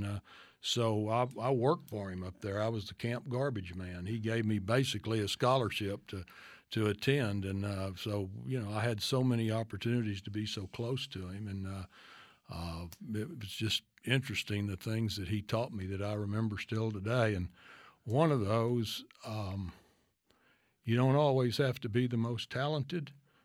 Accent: San Diego, California, United States; born there; I was actually born in San Diego, California, way back in 1945. My dad was in the Marines, and that's where I was lucky enough to be born

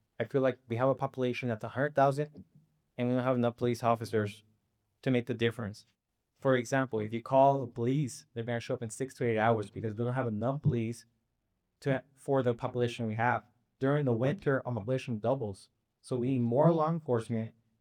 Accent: Yuma, Arizona, United States; I grew up in Yuma. I love the city

